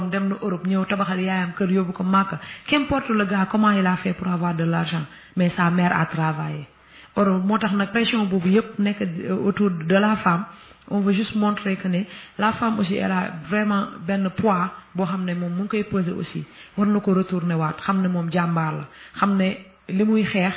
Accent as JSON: {"language": "French", "country": "Senegal", "said": "quand on me refuse tout parce que je suis sénégalais"}